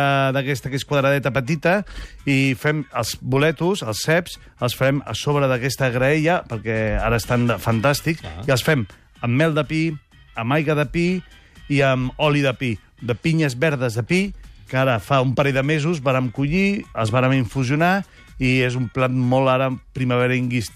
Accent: Catalonia, Spain; jo sóc català i faig cuina asiàtica

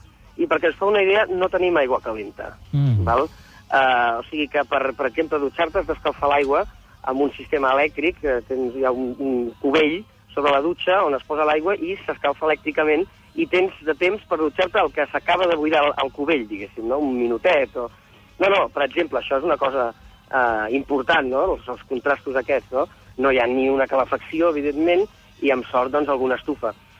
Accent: Barcelona, Catalonia, Spain; quan jo explico que sóc de Barcelona, Catalunya

